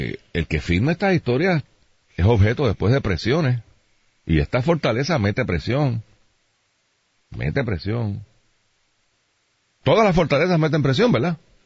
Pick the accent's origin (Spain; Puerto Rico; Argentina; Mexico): Puerto Rico; Y en Puerto Rico somos parte de los Estados Unidos.